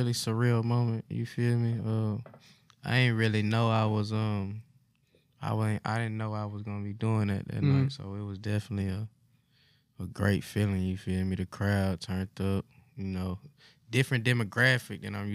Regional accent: Smackover, Arkansas, United States; Yeah, I'm from Smackover, Arkansas.

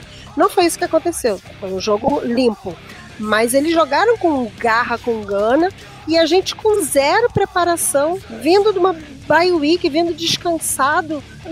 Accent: Brazil; que sou torcedora, que sou brasileira

